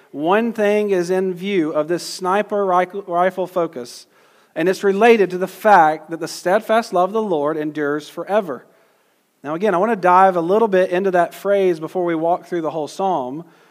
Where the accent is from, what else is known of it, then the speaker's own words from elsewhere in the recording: Georgia, United States; but I'll just say hesed because I'm from Georgia.